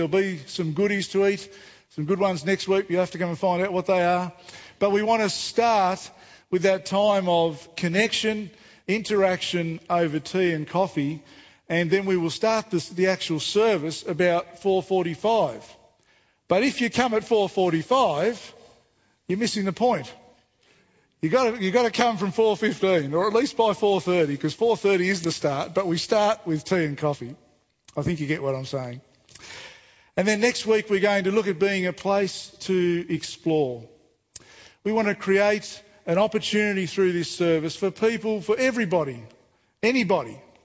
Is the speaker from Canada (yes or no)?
no; Devonport, Tasmania, Australia; I was born and raised in Devonport on the northwest coast of Tassie and have lived there my whole life. And all of my immediate family, most of my extended family, are still living there.